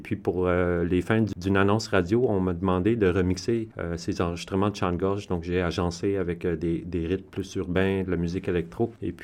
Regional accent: Iqaluit, Nunavut, Canada; Je suis originaire de l'île de Baffin, né à Iqaluit. Ça s'appelait Frobisher Bay avant.

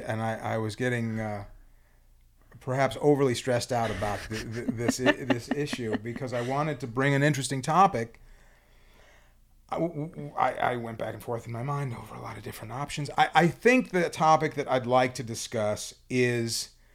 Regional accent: Chicago, Illinois, United States; So I'm from Chicago.

